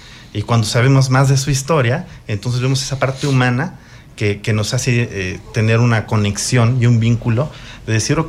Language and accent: Spanish; Hidalgo, Mexico; also born or lived in San Luis Potosí; Crecí en Hidalgo y me vine para acá a estudiar la carrera en la UAC.